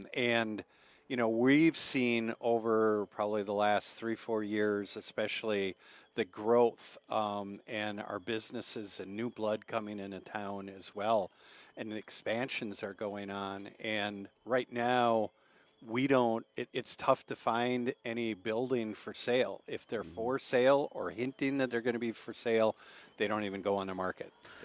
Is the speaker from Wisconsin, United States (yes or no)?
yes; Milwaukee, Wisconsin, United States; also born or lived in Ironwood, Michigan / Twin Cities; Born and raised in Milwaukee, it was Whitefish Bay. Did a big move from Milwaukee to Ironwood, Michigan. Lived up there, ran a family business for years, and then moved to the Twin Cities.